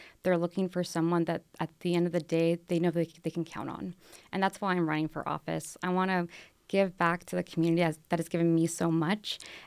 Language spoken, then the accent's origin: English; San Antonio, Texas, United States; So I grew up in House District 118 and on the south side of San Antonio.